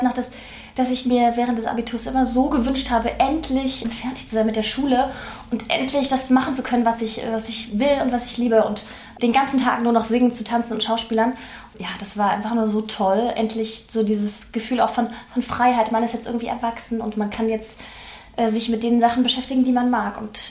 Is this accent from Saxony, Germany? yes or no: yes; Leipzig, Saxony, Germany; now in Berlin, Germany; Ich bin aus Leipzig, bin aber jetzt nach Berlin gezogen und wohne jetzt quasi richtig in Berlin. Habe jetzt auch länger in Berlin gearbeitet und mich deswegen entschieden, mal wirklich hierher zu ziehen, weil ich die Stadt auch so liebe.